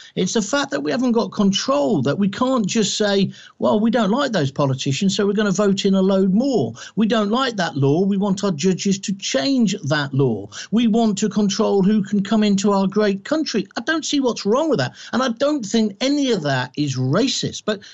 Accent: West Midlands, United Kingdom; I'm from the Midlands. I went to the University of Birmingham.

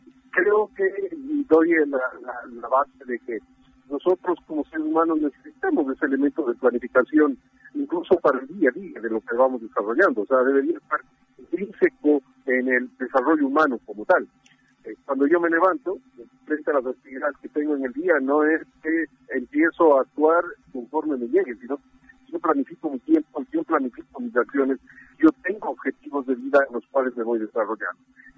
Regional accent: Ecuador; para nosotros como ecuatorianos, la planificación o el poder recuperar en estos 10 años la base de la planificación ha sido un elemento fundamental

